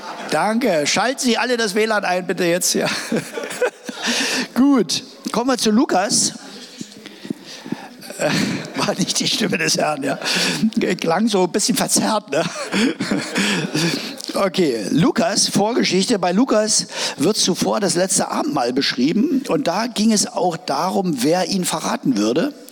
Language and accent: German; Saxony, Germany; now in Berlin, Germany; Als ich als Sachse nach Berlin kam, wollte eine Bratwurst kaufen am Stand